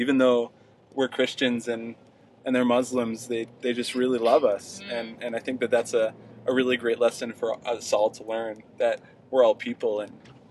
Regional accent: Canada; I didn't know if they would really accept me as a male or as a Canadian or what I was going

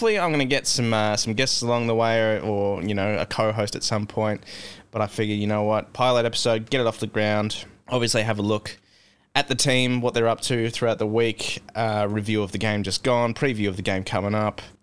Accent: Melbourne, Victoria, Australia; moved away as an adult; now in Brisbane, Australia; I moved to Brisbane when I was about 22 from Melbourne

